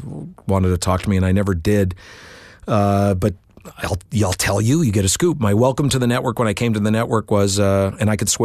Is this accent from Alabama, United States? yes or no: no; Chicago, Illinois, United States; also born or lived in Los Angeles; I grew up in the Chicagoland. I grew up all across the country, but Chicago's my home base